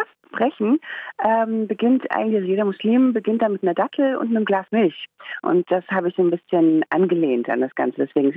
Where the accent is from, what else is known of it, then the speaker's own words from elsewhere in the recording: Morocco; Komisch, Marokko, also schöne Grüße nach Marokko, in meinem Heimatland.